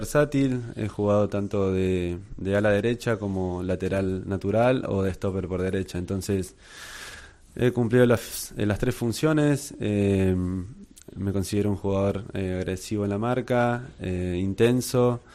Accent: Argentina; la sangre argentina que quizás nos caracterice a todos los jugadores que somos argentinos.

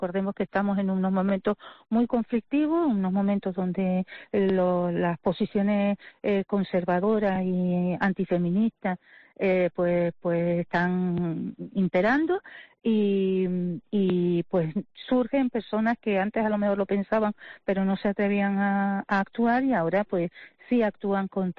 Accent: Canary Islands, Spain; somos parte del carnaval porque somos también canarias que vivimos aquí

